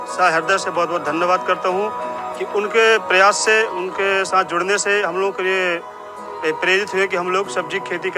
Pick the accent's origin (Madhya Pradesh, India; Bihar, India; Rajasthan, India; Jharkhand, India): Madhya Pradesh, India; मध्य प्रदेश के निवासी हैं।